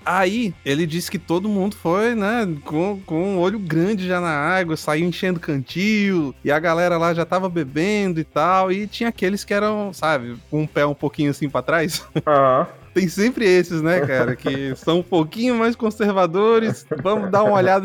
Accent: Bahia, Brazil; born there; quando eu ia pra cidade onde eu nasci, lá na Bahia, no sertão, porque lá não é litoral, mas é tão quente e úmido quanto

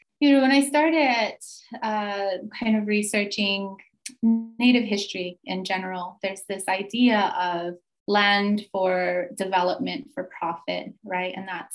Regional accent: United States; now in New Zealand; I am Diné from the Navajo Nation, and I live and labor on the lands of Ngāti Whātua and Tainui, and acknowledge myself as a grateful guest in Aotearoa, New Zealand.

